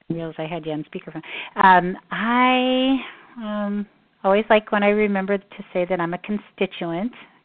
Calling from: Seward, Nebraska, United States; I'm a constituent from Seward.

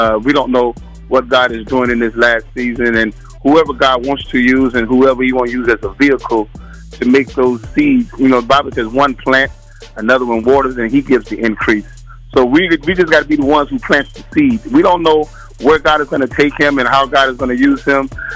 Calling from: Chicago, Illinois, United States; Amen. We are calling from Chicago, Illinois. We are here pastoring a church, pastoring with my wife.

